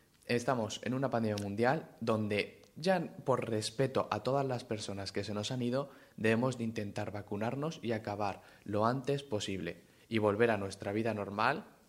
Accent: Castilla-La Mancha, Spain; en Castilla-La Mancha acaban de empezar ahora, que es de donde soy yo

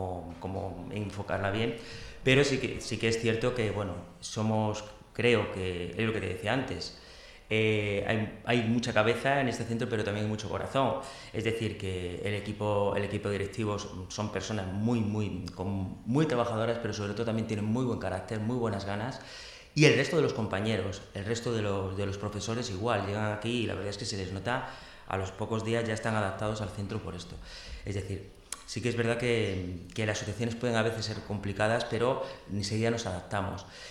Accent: Andalusia, Spain; moved away; yo vengo de un pueblo de Andalucía, yo vine aquí un poco para volverme en cuanto pudiera y me enamoré del centro

